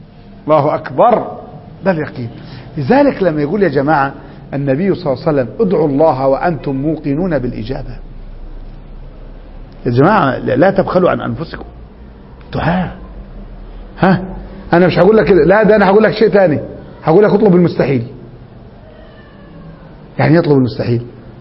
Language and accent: Arabic; Upper Egypt, Egypt; عندنا في الصعيد في قريتنا